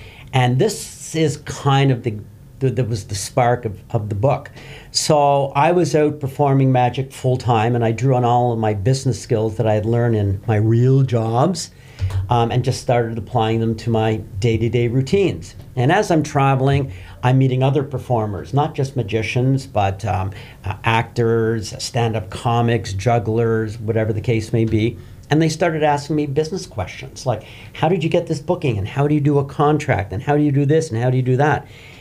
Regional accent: Canada; I'm originally from Canada, so I worked for the Canadian government for a number of years.

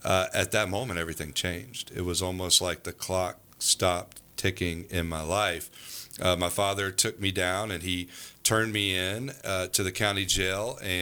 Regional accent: Tampa, Florida, United States; But I grew up in Tampa, Florida. I started playing football when I was 4 years old.

